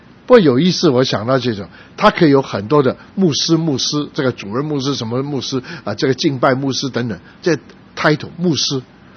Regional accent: Guangdong, China; now in United States; 因为我是广东人

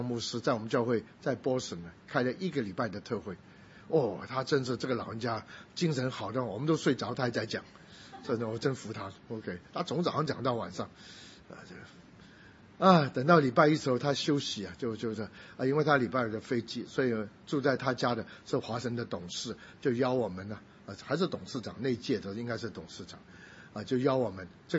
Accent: Guangdong, China; 我是广东人，

